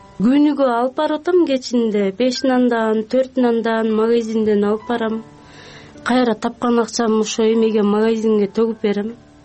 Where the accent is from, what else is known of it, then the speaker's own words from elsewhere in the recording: Terek-Suu, Jalal-Abad Region, Kyrgyzstan; born there; now in Bishkek, Kyrgyzstan; Токтогул районунун Терек суу айылында туулгам. 35 жаштамын.